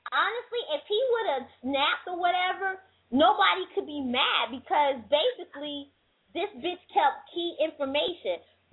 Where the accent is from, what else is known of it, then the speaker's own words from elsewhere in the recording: New York, United States; I'm from New York.